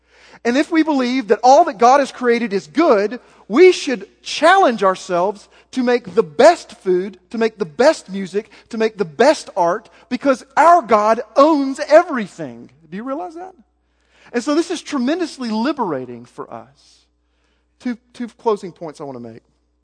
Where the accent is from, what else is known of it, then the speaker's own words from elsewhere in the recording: Southern United States, United States; I grew up in the Bible Belt, just like you. I'm just like most of y'all. Grew up in churchianity.